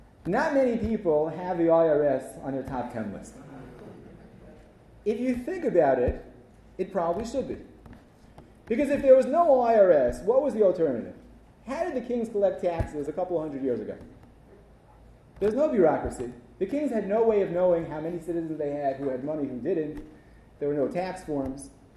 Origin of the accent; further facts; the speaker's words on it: New Jersey, United States; I'm from New Jersey.